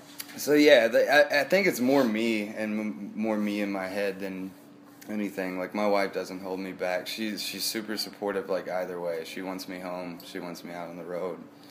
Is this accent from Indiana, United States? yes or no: yes; Evansville, Indiana, United States; I'm from Evansville, Indiana.